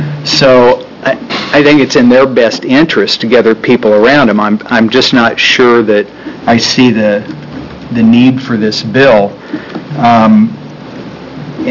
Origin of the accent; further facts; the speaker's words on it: The Dalles, Oregon, United States; an example of a committee decision for the name of a school that happens to be my hometown is the Dalles-Wetonka Eagle Indians North Wasco County School District 21.